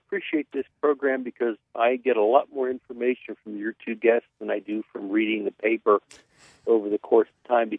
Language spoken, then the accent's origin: English; Ohio, United States; But I grew up in the Near East, South Side, and carried mail in German Village and Schumacher Place, Marion Village, for years.